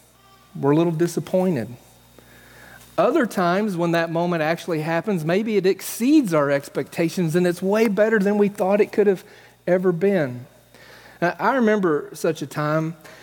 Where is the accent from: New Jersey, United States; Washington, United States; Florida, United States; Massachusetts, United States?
Florida, United States; Kissimmee; also born or lived in Haines City, United States; I was born in Haines City, Florida, and we settled in Kissimmee, Florida for the first 10 years of my life.